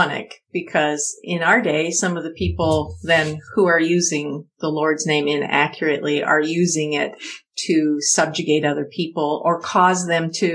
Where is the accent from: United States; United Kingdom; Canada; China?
Canada; in my view as a Canadian